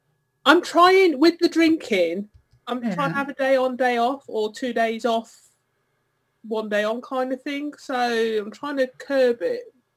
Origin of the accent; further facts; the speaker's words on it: Birmingham, West Midlands, United Kingdom; accent: Birmingham; now in Essex, United Kingdom; I'm based down in Essex, but I was brought up in Birmingham, so I've still got a bit of the twang. So I moved down here chasing husband number two in 2005.